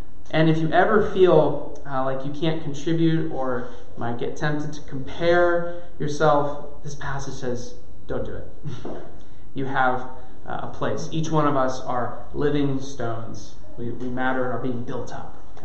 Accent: California, United States; Now, I grew up in California, and it wouldn't have been uncommon for you to hear people talk about the big one.

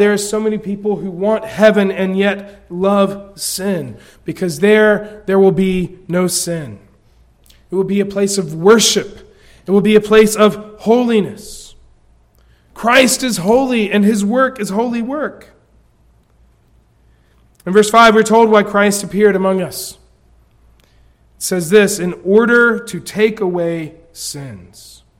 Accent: South Carolina, United States; Growing up in South Carolina, I was told that there would be barbecue and golf there.

